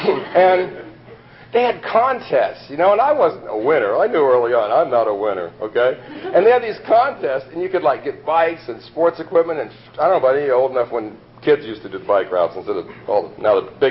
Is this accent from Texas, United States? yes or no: no; Arizona, United States; because I was raised in Arizona. And my mother's people were Mormons.